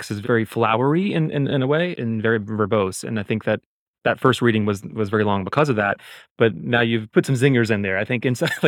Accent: the South, United States; I mean, I grew up in the South, you know, I'm a gay man. I grew up in the church.

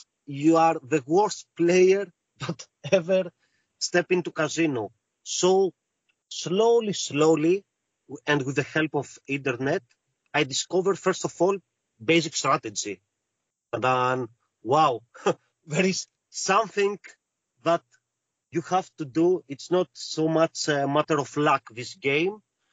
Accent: Greece; English is a second language; Yes, I am born and raised in Greece.

